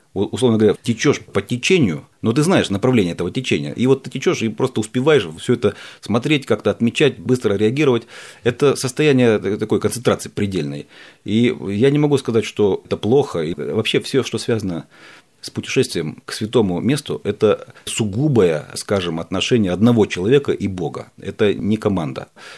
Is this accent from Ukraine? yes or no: yes; Crimea, Ukraine; поскольку я из Крыма